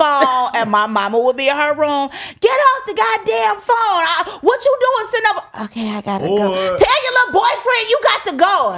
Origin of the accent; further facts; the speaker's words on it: Chicago, Illinois, United States; I find a lot of men and they like are intrigued by the fact that I'm from Chicago.